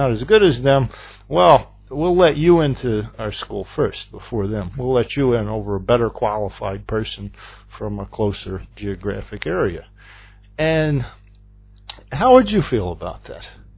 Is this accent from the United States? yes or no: yes; the South, United States; accent: deep southern; I was from a southern state, which everyone can guess by my deep southern accent. I'm obviously very southern.